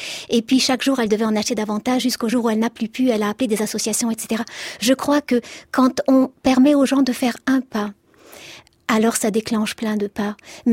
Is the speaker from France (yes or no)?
no; Lebanon; moved away; Alors moi, j'ai passé mon enfance au Liban et j'ai vécu 2 ans de guerre